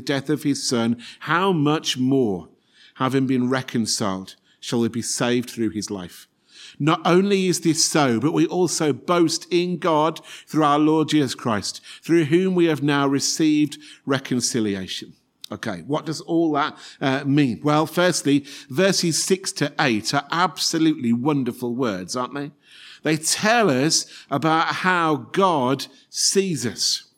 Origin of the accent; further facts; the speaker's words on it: Kettering, East Midlands, United Kingdom; also born or lived in Salford; I was born in Salford, Greater Manchester. We moved when I was about two down to Kettering in Northampton where we lived.